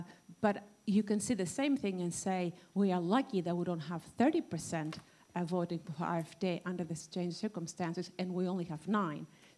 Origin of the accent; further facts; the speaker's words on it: Greece; I'm originally from Greece.